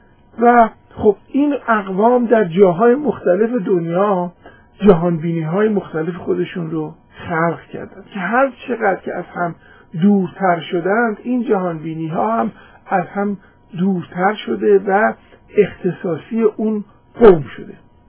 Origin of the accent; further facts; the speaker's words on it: Iran; now in United States; مثلا بنده از امریکا از ایران مهاجرت کردم اومدم امریکا